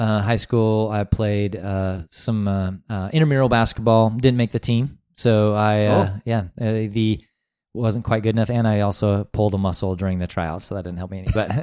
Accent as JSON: {"language": "English", "region": "Wyoming", "country": "United States", "tie": "born or raised there", "said": "Yeah, I grew up in some small towns in Wyoming, and so most of my years I grew up there. We moved around a little bit."}